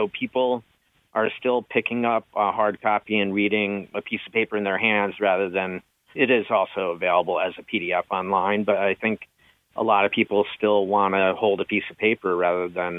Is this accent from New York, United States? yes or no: yes; New York, United States; I'm from the Hudson Valley, so although I was, you know, near where the Catskill Creek went into the Hudson, so I'm technically a river rat